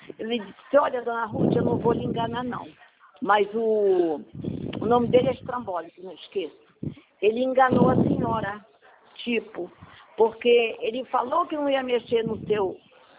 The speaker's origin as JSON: {"language": "Portuguese", "region": "Amazonas", "country": "Brazil", "said": "Eu sou do Amazonas."}